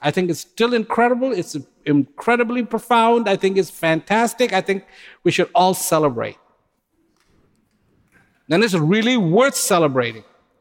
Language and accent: English; India; born there; Of course, I was born in India, so I'm exempt.